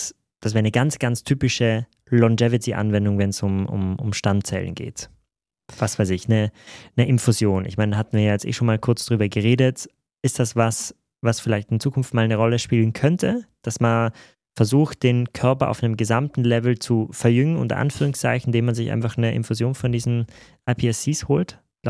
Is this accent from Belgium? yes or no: no; Austria; Gut für uns, wir sind ja beide Österreicher, ja.